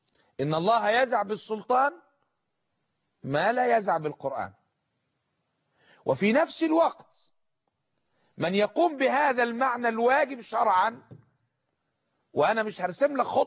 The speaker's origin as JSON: {"language": "Arabic", "country": "Egypt", "said": "احنا مصريين،"}